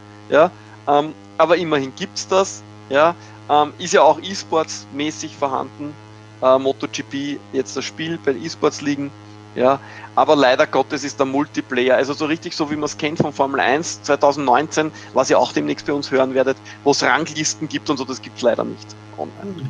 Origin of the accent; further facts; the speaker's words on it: Austria; Das macht mir als Österreicher natürlich sehr viel Spaß, mit der KTM am Red Bull Ring herumzuheizen.